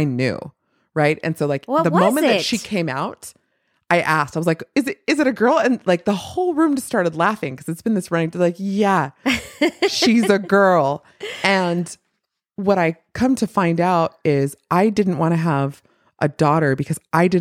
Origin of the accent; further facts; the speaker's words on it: Provo, Utah, United States; I grew up in Provo in the 90s as one of the only people of color there.